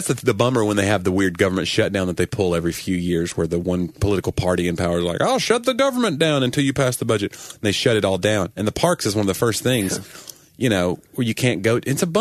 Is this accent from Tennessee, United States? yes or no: yes; Tennessee, United States; Like I remember Townsend was that way because I grew up in East Tennessee.